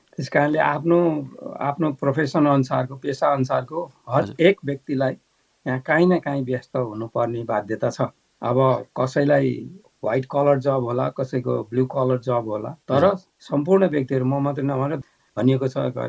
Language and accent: Nepali; Bagmati, Nepal; भनौँ न गाउँमा सम्पन्न परिवार जस्तो अवस्था भएको कारणले मेरो चाहिँ बाल्यकाल चाहिँ वास्तवमा अति नै इन्जोएबल मेरो बाल्यकाल थियो। त्यस कारणले फेरि चितवन यसै पनि पहाडको दाँजोमा अलि सुविधा सम्पन्न ठाउँ थियो